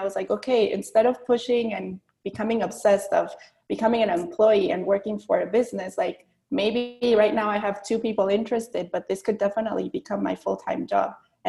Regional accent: San Luis Potosí, Mexico; English is a second language; also born or lived in Michigan, United States; I'm tuning in from Mexico. I'm from Mexico and I live in San Luis Potosí, and it's very sunny here.

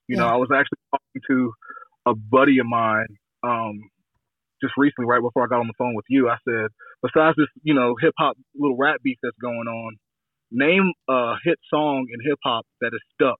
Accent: Knoxville, Tennessee, United States; I'm East Tennessee, Knoxville, born and raised. I'm calling in from Knoxville, Tennessee.

